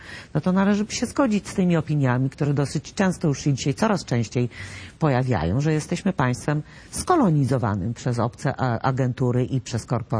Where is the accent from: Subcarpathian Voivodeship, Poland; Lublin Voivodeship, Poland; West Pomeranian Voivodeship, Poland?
Lublin Voivodeship, Poland; Lublin; Ja jestem z Lublina, mieliśmy marsz w Lublinie